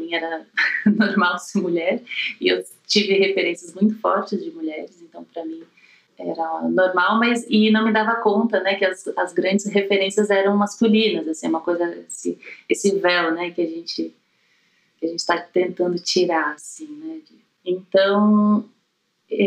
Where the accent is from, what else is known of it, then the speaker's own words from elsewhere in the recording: Florianópolis, Santa Catarina, Brazil; Eu sou de Florianópolis, então comecei a estudar lá.